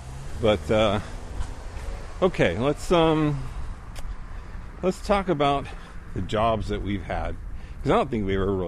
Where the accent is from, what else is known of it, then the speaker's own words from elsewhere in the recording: San Bernardino, California, United States; I grew up in San Bernardino, pretty diverse.